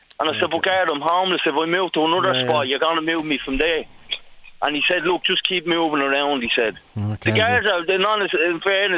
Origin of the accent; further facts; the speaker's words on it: Dublin, Leinster, Ireland; I'm a Dub originally, like.